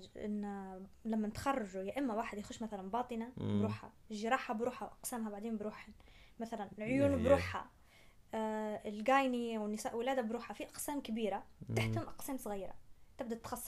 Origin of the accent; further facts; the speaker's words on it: Benghazi, Libya; ان نحن عندنا في بنغازي